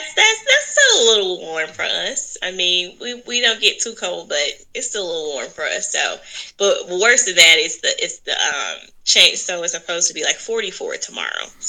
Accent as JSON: {"language": "English", "town": "St. Louis", "region": "Missouri", "country": "United States", "moved": "yes", "lives_now": "Texas, United States", "said": "I'm not a native Texan myself. I'm from St. Louis originally, so I've been here 12 years."}